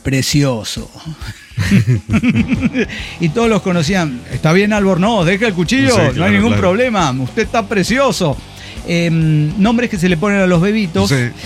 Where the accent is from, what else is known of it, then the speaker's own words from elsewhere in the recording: Victoria, Entre Ríos, Argentina; allá en Victoria, mis pagos, mi tierra querida